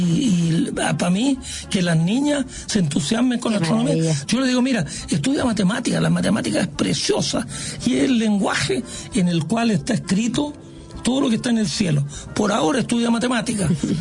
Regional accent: Parral, Maule, Chile; now in Santiago, Chile; Yo me crié en Parral, en la escuela 1, era todo gratuito.

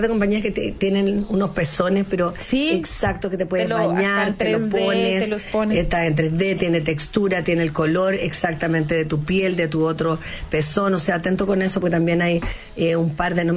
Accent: Chile; el corazón que tenemos como chilenos, así que un tremendo orgullo

